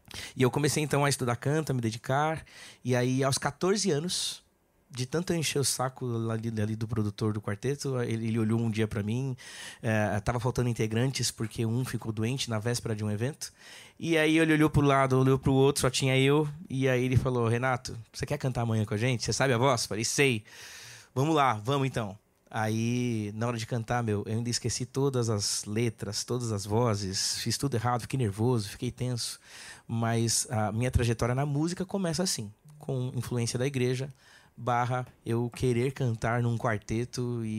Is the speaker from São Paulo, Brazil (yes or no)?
yes; São Paulo, Brazil; Bom, eu cresci na Igreja Adventista, na Zona Sul de São Paulo, no Capão Redondo.